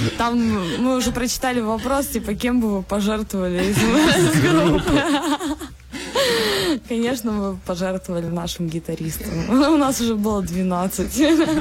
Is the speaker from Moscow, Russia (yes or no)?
no; Yekaterinburg, Sverdlovsk Oblast, Russia; moved away; она была написана, когда мы уже уезжали из Екатеринбурга, ну, то есть как-то об этом, вот, и все равно город родной, любимый, не хотелось никуда уезжать, просто так получилось